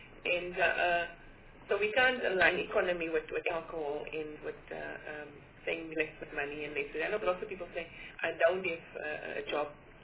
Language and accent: English; Soweto, Gauteng, South Africa; For me, I come from Gauteng, Greater Soweto.